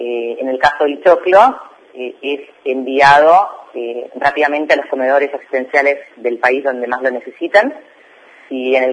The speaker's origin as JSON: {"language": "Spanish", "region": "Buenos Aires", "country": "Argentina", "tie": "born or raised there", "lives_now": "Bolívar, Argentina", "said": "Estudié en Buenos Aires, soy oriunda de Buenos Aires. Vivo en Bolívar hace un año y medio"}